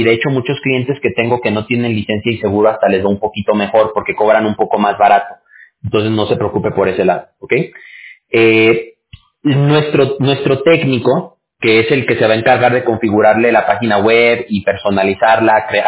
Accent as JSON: {"language": "Spanish", "country": "Mexico", "said": "yo soy mexicano"}